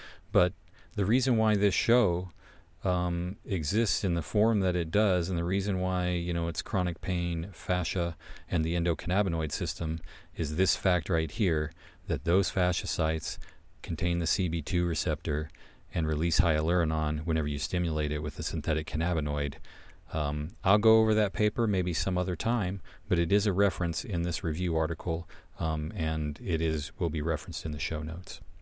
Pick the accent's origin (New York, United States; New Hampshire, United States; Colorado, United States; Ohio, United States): New Hampshire, United States; So, let's say, you know, I'm from New Hampshire. I got my original first marijuana certification in New Hampshire